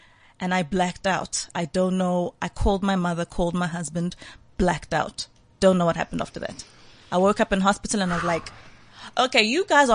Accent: Soweto, Gauteng, South Africa; So I grew up in White City, Soweto, Jabavu, mm-hmm. where the poorest of the poorest live in Soweto.

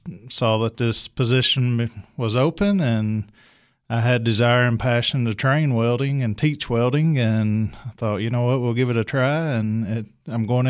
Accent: Lebanon, Tennessee, United States; I'm from Lebanon.

